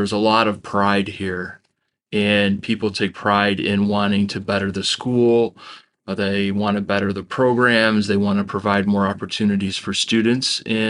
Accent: Marilla, New York, United States; And so I come from Marilla, New York, which is a little past East Aurora. So it's about an hour, 20-minute drive.

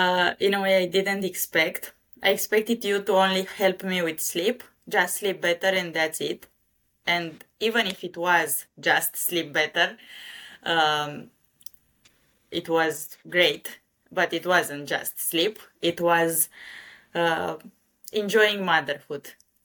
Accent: Bucharest, Romania; English is a second language; I'm from Romania, from the capital, Bucharest.

